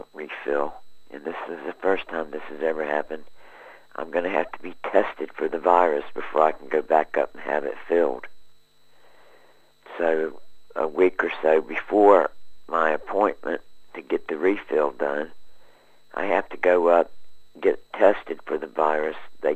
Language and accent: English; United States; I was born and raised in America.